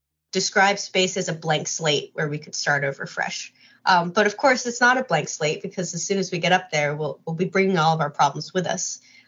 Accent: United States; And I would never have considered that as a feasible possibility here on Earth, especially as an American.

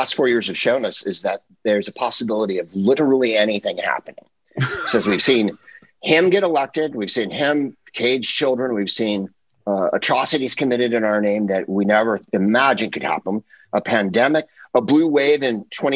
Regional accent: San Francisco, California, United States; And I'm from the Bay Area, right? You know, I'm from San Francisco, so I'm already poisoned.

